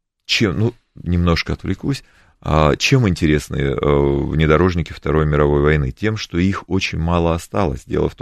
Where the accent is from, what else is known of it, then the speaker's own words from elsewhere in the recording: Russia; Ну, я хоть и немец, но русский немец.